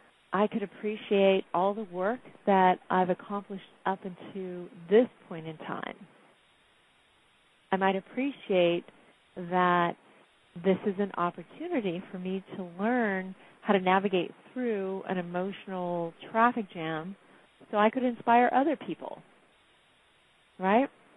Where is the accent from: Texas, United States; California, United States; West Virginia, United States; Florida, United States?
California, United States; It's, for me, as a Californian, And when I came and visited New York, it was always a tourist type thing.